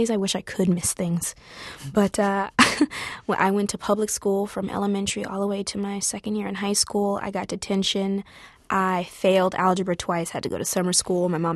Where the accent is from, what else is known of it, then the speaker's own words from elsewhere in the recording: Atlanta, Georgia, United States; I was raised in Atlanta, Georgia, and there are things that are stuck with me that I will never do because my mom or dad will come at me through the phone.